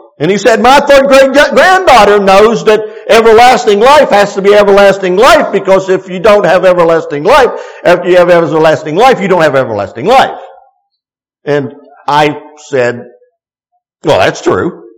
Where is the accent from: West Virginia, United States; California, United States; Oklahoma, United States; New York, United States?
West Virginia, United States; growing up in West Virginia through the 60s and 70s and timbering and hunting and fishing and running the mountains